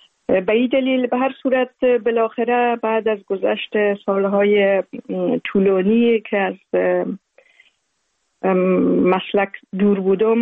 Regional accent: Kabul, Afghanistan; born or raised there; also born or lived in Uruzgan / Zabul / Maymana

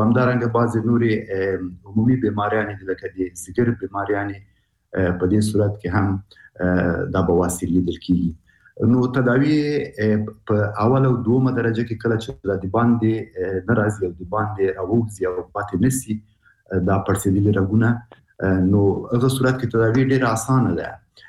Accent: Afghanistan; موږ په انانوي شکل موږ افغانان شرمېږو چې د دغه ځای نه خبرې وکړو

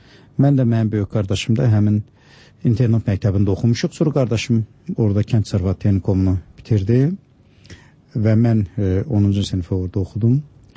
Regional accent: Babayel, Zangilan District, Azerbaijan; born there; mən o kənddə, bizim Zəngilanda doğulmuşam. Bizim kəndimiz Babayel deyilən kənddir.

